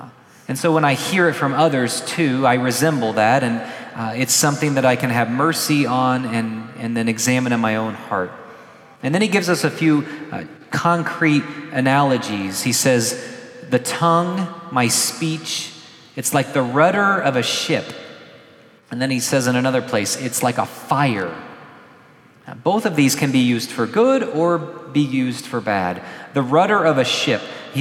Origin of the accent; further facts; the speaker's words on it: the South, United States; We even had a phrase growing up in the South, maybe you've heard this